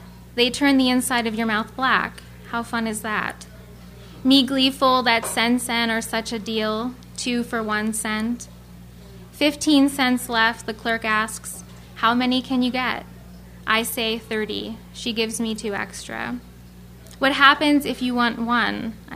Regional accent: Pottsville, Pennsylvania, United States; It's a term used in where I grew up in Pottsville, Pennsylvania.

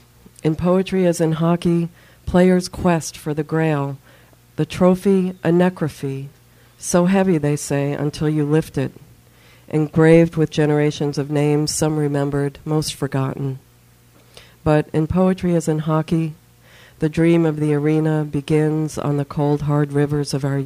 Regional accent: Minnesota, United States; I've written a lot of winter poems. I come from Minnesota, so that's probably why.

